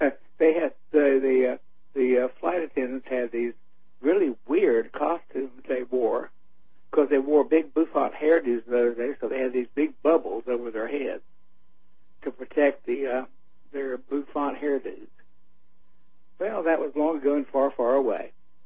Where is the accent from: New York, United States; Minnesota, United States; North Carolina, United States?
North Carolina, United States; I grew up in eastern North Carolina. In fact, I learned to swim in the Atlantic Ocean.